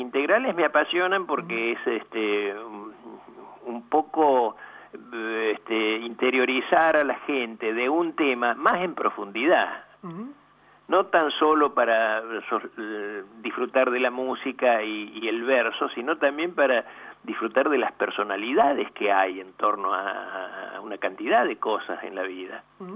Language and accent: Spanish; Córdoba, Argentina; yo soy cordobés